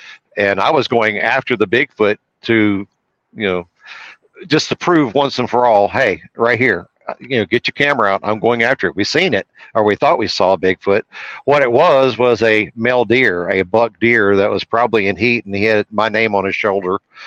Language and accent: English; New Braunfels, Texas, United States; We lived in Texas. I was born and raised in New Braunfels, Texas.